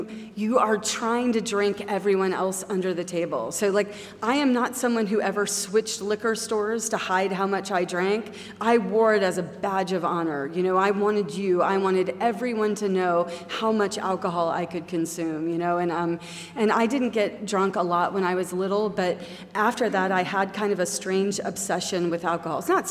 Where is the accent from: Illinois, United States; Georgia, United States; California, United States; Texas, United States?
California, United States; Los Angeles; I'm from Los Angeles. I'm adopted.